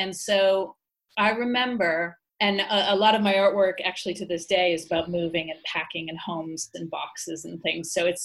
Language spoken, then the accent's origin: English; Massachusetts, United States; moved away as an adult; now in Mallorca, Spain; I am on the island of Mallorca, which is off the peninsula of Spain, the mainland of Spain. And I am originally from Massachusetts, witch burning zone north of Boston. And I've been here for 16 years living as an expat and an artist.